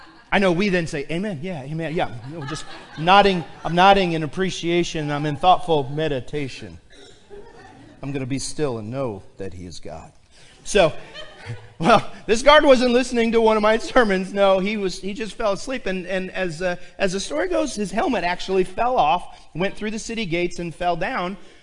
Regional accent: Pittsfield, Illinois, United States; And they learned that I'm from Pittsfield, and they're like, Pittsfield, you guys are a football powerhouse.

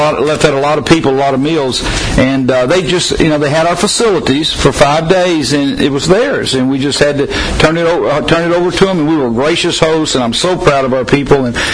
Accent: Atlanta, Georgia, United States; born there; I was born in Atlanta, Emory University, Emory Hospital, but it's still goofy.

